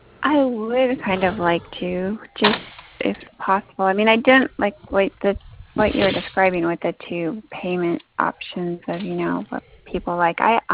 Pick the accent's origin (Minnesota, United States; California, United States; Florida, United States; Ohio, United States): California, United States; San Diego; But I'm from, I was born and raised like there. So Mission Hills and Point Loma.